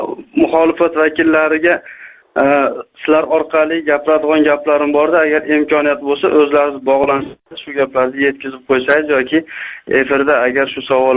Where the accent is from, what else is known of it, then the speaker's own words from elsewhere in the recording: Kyrgyzstan; now in Yekaterinburg, Russia; Qirg'izistonlikman o'zim. Rossiyaning Yekaterinburg shahridan sizlarga ulanyapman.